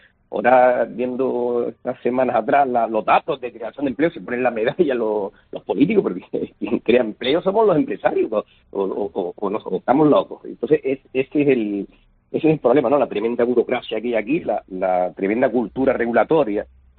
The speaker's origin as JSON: {"language": "Spanish", "country": "Spain", "said": "yo soy europeísta, yo soy español"}